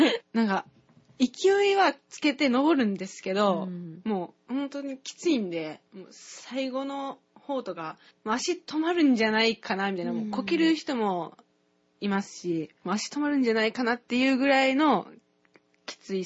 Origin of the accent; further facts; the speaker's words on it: Takamatsu, Kagawa, Japan; デビュー戦がその、まあ、地元高松だったんですけど